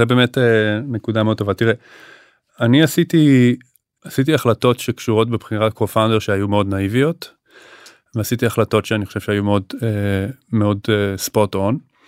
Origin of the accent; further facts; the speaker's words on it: Tel Aviv, Tel Aviv District, Israel; also born or lived in Sde Boker / United States; הטרנזישן הראשון שלי היה מעבר מתל אביב לשדה בוקר בתיכון. זאת אומרת, אז אפילו בתור ילד בן 14